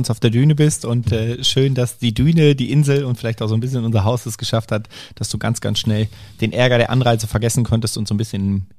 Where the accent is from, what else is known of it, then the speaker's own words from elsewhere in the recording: Lower Saxony, Germany; now in Sylt, Germany; Ich hätte von meinem Alter noch hier geboren werden können, aber weil es mittlerweile gar keine Geburtenklinik mehr hier gibt. Aber ich komme aus Niedersachsen.